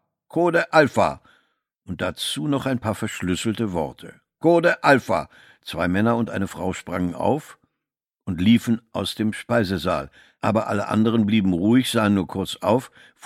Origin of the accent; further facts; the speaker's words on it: Kukës County, Albania; Ich bin aufgewachsen in Nordalbanien, im Loch. Das ist noch hinter Tropoje.